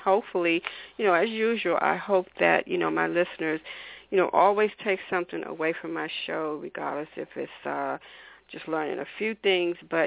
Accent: Washington, District of Columbia, United States; I've been in Maryland for almost 15, 16 years, and I'm originally from Washington, D.C.

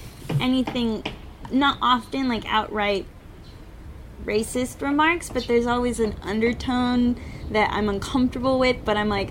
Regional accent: United States; because I'm from America and I know that, you know, there's problems there.

